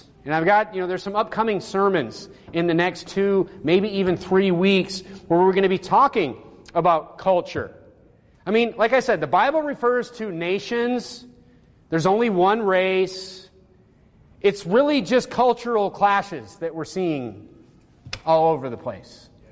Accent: North Dakota, United States; I grew up in Nowhereville, North Dakota.

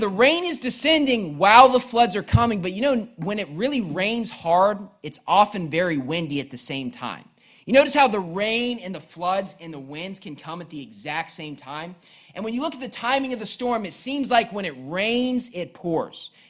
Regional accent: Bridgeport, West Virginia, United States; When I was growing up in Bridgeport, West Virginia, we had a house that didn't really adequately get rid of the water.

